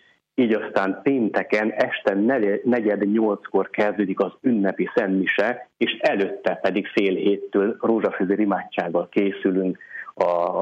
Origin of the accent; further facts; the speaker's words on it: Western Moldavia, Romania; tekintettel arra, ahonnan jövök, innen 960 kilométerre Moldvából